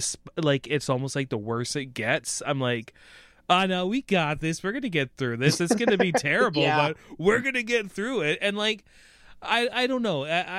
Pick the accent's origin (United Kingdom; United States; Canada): Canada; Well, there's me swearing, but we're Canadian, and this is, like, ingrained in our mind, this American politics down south.